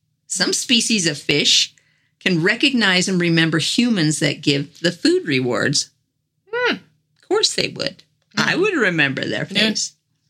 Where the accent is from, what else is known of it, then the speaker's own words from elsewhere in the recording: Mississippi, United States; And I grew up down south in Mississippi, so we would go crabbing.